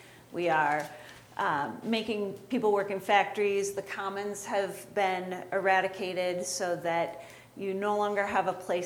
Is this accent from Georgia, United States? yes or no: no; Wisconsin, United States; I grew up in Wisconsin and they've just passed some anti-union legislation.